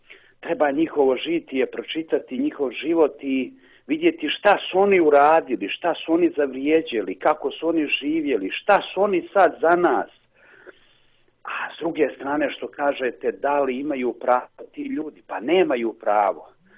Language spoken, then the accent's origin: Serbian; Montenegro; pita nas odakle ste, iz Crne Gore